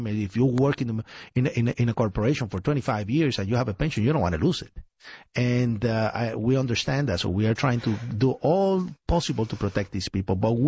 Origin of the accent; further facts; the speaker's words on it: Puerto Rico; born there; I was born in Puerto Rico. It's an island in the Caribbean. Yeah. That is a colony of the United States.